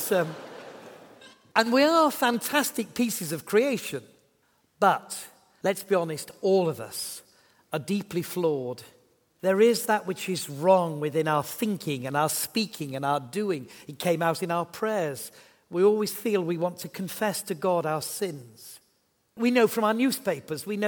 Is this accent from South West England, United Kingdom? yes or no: no; Yorkshire and the Humber, United Kingdom; But I am from Yorkshire